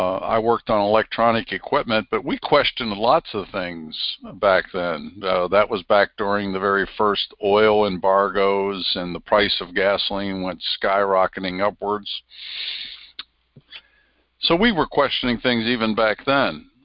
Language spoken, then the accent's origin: English; Pennsylvania, United States; accent: Pennsylvania Dutch; And that's only going from central Pennsylvania to New Jersey. That's a few hundred miles. And yet my accent was Pennsylvania Dutch.